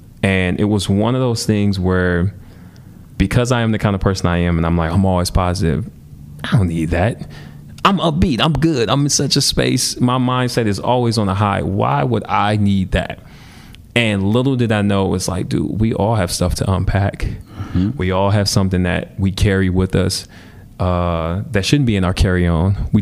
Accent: Milwaukee, Wisconsin, United States; that's something that I've realized in growing up in Milwaukee

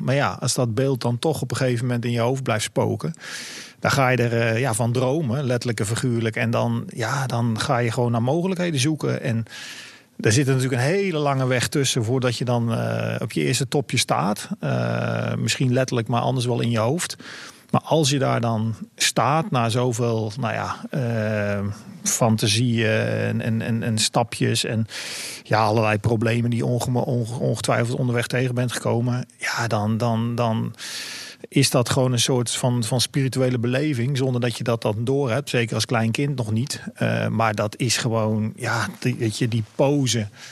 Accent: Netherlands; Dus nee, ik had zeker niet de illusie dat ik als Nederlander ooit de hoogste berg van de wereld zou beklimmen.

